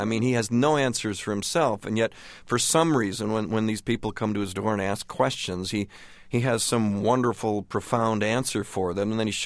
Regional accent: Michigan, United States; we really wanted to raise the kids in a place we understood, and we're both from Michigan, and that was the choice.

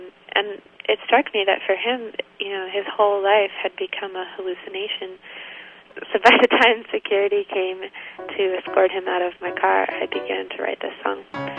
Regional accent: Boston, Massachusetts, United States; I'm from Boston.

